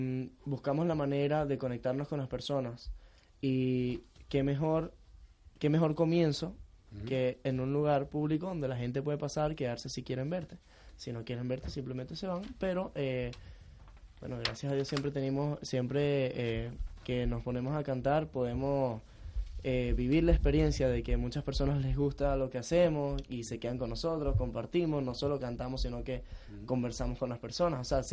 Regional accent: Venezuela; Nuestra situación de venir de otro país, venimos de Venezuela

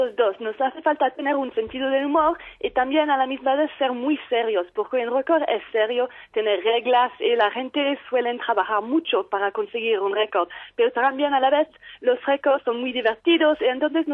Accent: France; Spanish is a second language; yo porque soy francesa, pero hablo inglés, español, italiano y alemán

